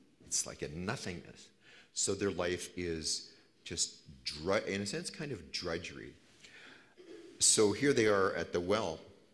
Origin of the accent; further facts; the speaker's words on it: Manitoba, Canada; Or maybe I'm just from Manitoba.